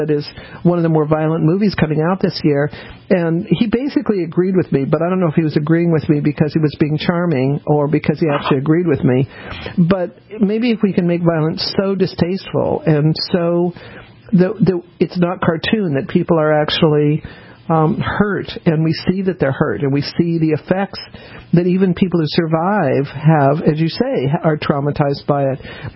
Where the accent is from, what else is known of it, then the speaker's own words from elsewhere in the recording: Colorado, United States; I grew up in Colorado, so my uncle was actually a cowboy.